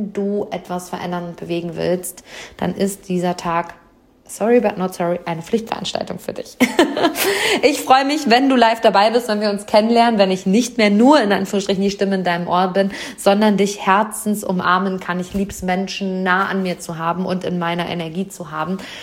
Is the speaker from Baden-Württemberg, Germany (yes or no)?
no; Hamm, North Rhine-Westphalia, Germany; das ist also in meiner Heimatstadt, im Seminarraum über den Dächern von Hamm.